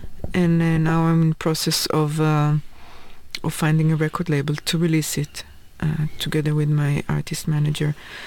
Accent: Tel Aviv, Tel Aviv District, Israel; also born or lived in Copenhagen; now in New York, United States; I feel mostly at home in New York, and Tel Aviv is also my hometown, and Copenhagen became also my hometown. So you can say I have 3 hometowns.

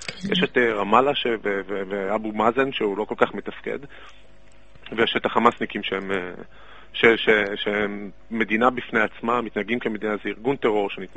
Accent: Ashkelon, Southern District, Israel; כן, אני מאשקלון.

